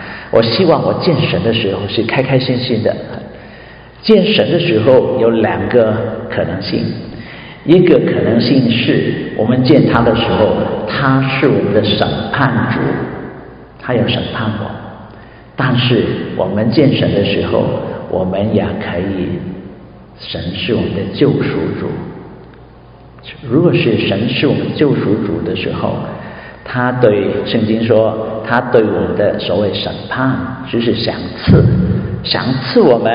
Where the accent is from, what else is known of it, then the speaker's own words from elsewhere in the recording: Guangdong, China; 所以地狱不是我们广东人可以偶尔下地狱就可以一起打麻雀